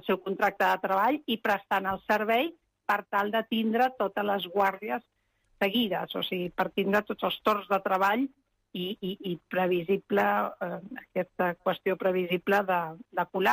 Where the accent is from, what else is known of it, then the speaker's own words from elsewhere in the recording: Castile, Spain; Catalan is a second language; ho digui en castellà, perquè jo soc castellana